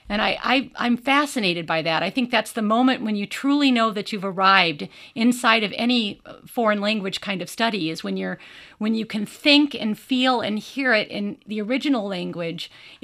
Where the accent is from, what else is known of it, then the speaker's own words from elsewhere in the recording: Davenport, Iowa, United States; I grew up here in Davenport, and my whole childhood, my mother would take us to see your plays.